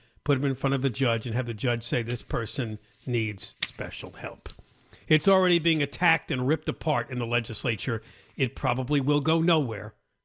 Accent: California, United States; I am one Californian ready to take a stand and work towards solutions that are doable and prioritize harmony of life for everybody in the state.

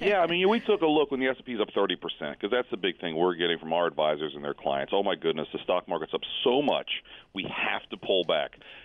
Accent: Cincinnati, Ohio, United States; Well, now, actually, I'm from Cincinnati, okay?

